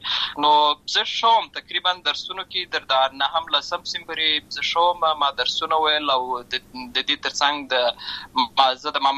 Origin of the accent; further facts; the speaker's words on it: Lashkar Gah, Helmand, Afghanistan; also born or lived in Uruzgan; زه په اصل کې د اوروزګان ولایت یم، اما زه په هلمند ولایت لشکرګاه کې پیدا شوی یم، اما د لوی سوی یم. همالته مې ښوونځی لوستی ده، همالته مې ټول ژوند مې له هماغه ځای څخه پیل شوی دی، خو په اصل کې زه د اوروزګان ولایت څخه.